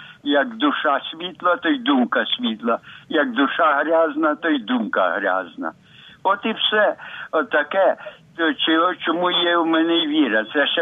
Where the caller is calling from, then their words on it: Koziatyn, Vinnytsia Oblast, Ukraine; із Козятин, Матері Доброї Ради, парафія.